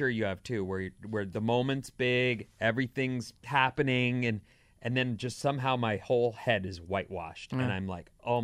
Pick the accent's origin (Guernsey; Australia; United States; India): United States; Santa Cruz, California; I grew up in Santa Cruz and didn't have to parallel park for my test.